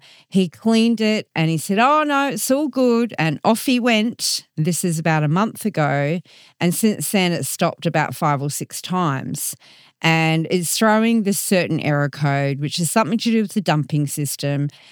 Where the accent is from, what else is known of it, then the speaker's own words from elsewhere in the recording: Australia; from Australia.